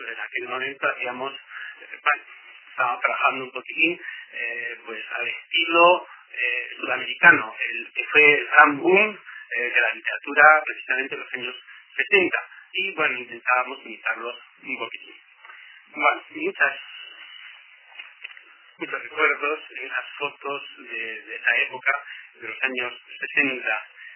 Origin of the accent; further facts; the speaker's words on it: Basque Country, Spain; Y eso que se daba en mi pueblo se daba en casi todos los pueblos de Guipúzcoa.